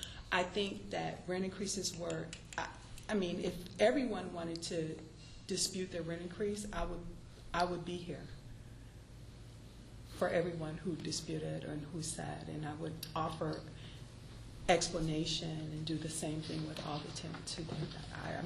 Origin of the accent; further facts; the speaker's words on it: Chicago, Illinois, United States; I'm from Chicago. Trust me, it's high.